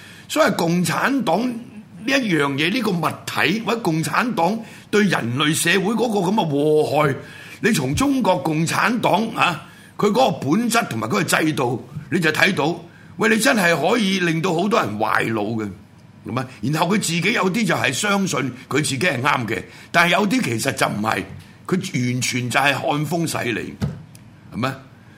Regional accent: Hong Kong; 喂，我哋香港人係嘛？呢幾十年，或者喺九七到而家係嘛？

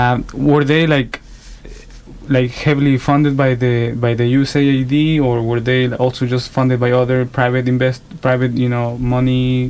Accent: Mexico; because also in my hometown in Mexico, we have, you know, all the middle schools are at least two shifts

